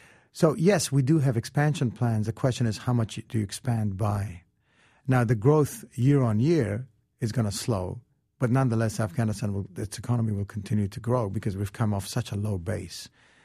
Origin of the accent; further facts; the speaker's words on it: Australia; You know, I grew up in Australia